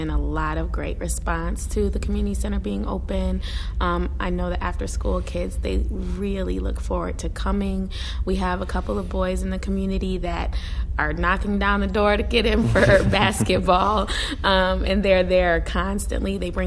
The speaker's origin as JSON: {"language": "English", "town": "Buffalo", "region": "New York", "country": "United States", "tie": "born or raised there", "said": "I was born and raised in Buffalo. I'm a product of the East Side, so that's home for me."}